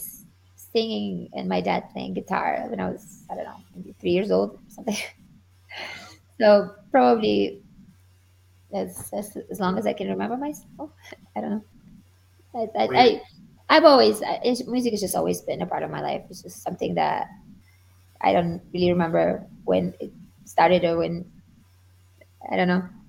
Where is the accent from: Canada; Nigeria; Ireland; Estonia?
Estonia; first language Estonian; English is a second language; now in United States; I'm from Estonia, which is one of the Baltic countries in Europe. So our language is Estonian